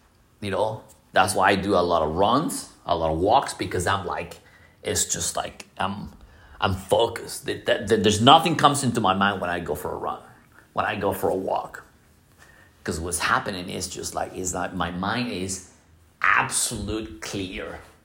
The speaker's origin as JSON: {"language": "English", "region": "Ohio", "country": "United States", "lives_now": "North Carolina, United States", "said": "I came from Ohio, so they don't have any winter."}